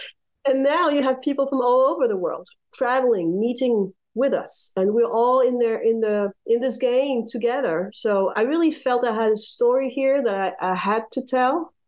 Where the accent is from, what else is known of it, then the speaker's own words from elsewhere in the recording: France; also born or lived in United States; I was born in France, born and raised. I'm currently living in France. I spent a lot of time in the US as a teenager and an adult.